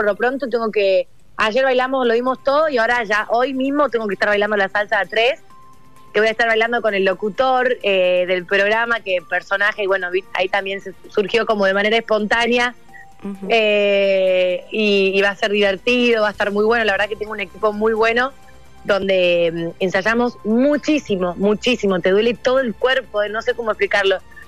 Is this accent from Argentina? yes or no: yes; Jujuy, Argentina; now in Buenos Aires, Argentina; yo estoy en Buenos Aires y acá faltan vacunas todavía. Entonces, siendo jujeño, como jujeño